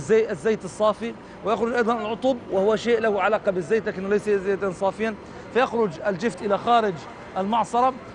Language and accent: Arabic; Palestine; من مناظر وجودنا نحن كفلسطينيين في هذه البلاد